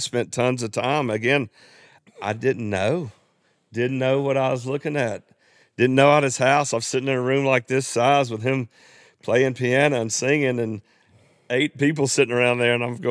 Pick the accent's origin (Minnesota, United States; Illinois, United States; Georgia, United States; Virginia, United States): Georgia, United States; Athens; But then I grew up there in Athens, and … lived right outside of Athens.